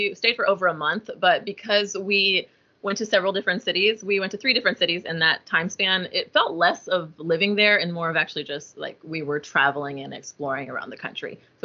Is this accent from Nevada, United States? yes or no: no; Dallas, Texas, United States; I'm from Dallas, Texas, so I don't know if that helps anybody gauge kind of like cost of living